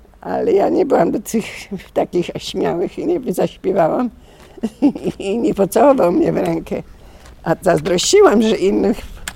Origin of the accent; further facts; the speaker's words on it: Zakopane, Lesser Poland, Poland; also born or lived in Radomyśl / Krynica-Zdrój; Urodziłam się u babci w Radomyślu, a mieszkałam w Zakopanem. W 25. Do 10 roku życia, no. A potem przyniosłam się do Krynicy Zdrój. To był rok przed wojną, to był 38 rok.